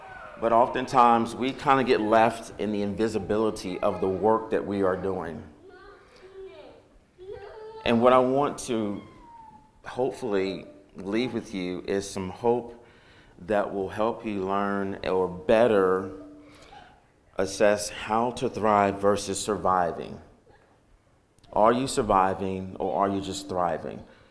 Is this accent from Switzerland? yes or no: no; Culpeper, Virginia, United States; I'm from Culpeper, Virginia.